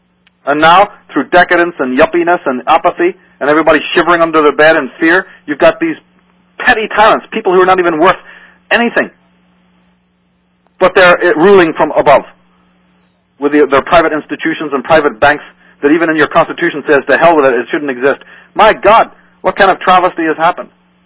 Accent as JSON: {"language": "English", "country": "Ireland", "said": "I'm from Ireland, you know, so I hate to say it."}